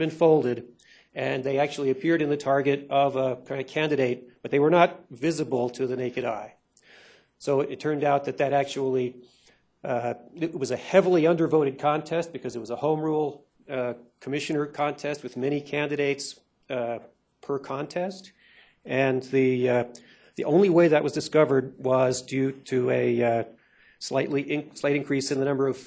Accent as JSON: {"language": "English", "region": "Colorado", "country": "United States", "said": "I am representing myself here. I'm from Eagle County."}